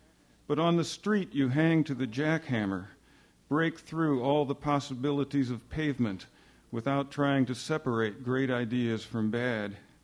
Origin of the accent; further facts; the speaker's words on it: St. Louis, Missouri, United States; When I lived in St. Louis, which I grew up in St. Louis, when I lived in St. Louis, I was a plumber.